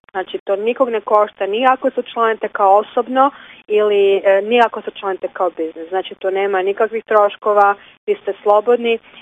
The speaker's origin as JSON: {"language": "Croatian", "country": "Croatia", "said": "Mi smo Hrvati ipak"}